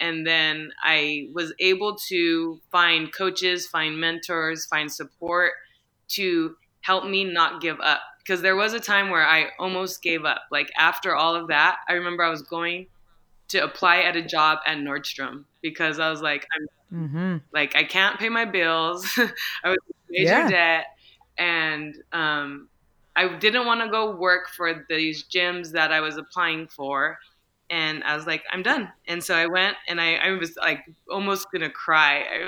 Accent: Santa Fe, New Mexico, United States; I was a walk-on for tennis at the University of New Mexico. I'm from Santa Fe.

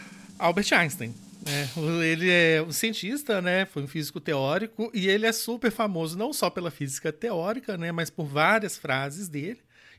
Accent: Belo Horizonte, Minas Gerais, Brazil; sou de Belo Horizonte.

